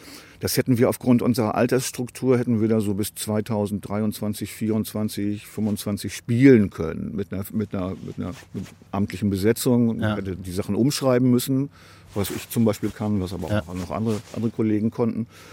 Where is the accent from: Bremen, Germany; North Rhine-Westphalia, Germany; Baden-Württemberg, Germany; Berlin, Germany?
Bremen, Germany; Und als Bremer gibt es natürlich nur eine Mannschaft, die habe ich mir nicht ausgesucht.